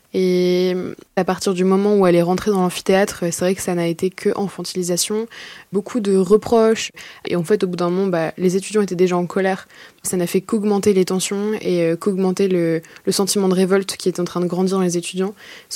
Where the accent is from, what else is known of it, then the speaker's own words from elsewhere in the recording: Pérenchies, Hauts-de-France, France; J'ai grandi à Péranchy, c'est une petite ville de campagne juste à côté de Lille, et je viens d'une famille de créatifs.